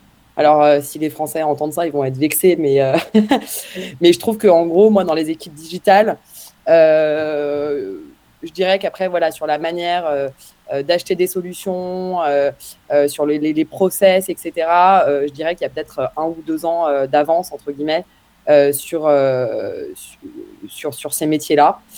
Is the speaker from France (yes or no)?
yes; France; now in New York, United States; en tant que Français à New York et donc amateur normalement de bonne nourriture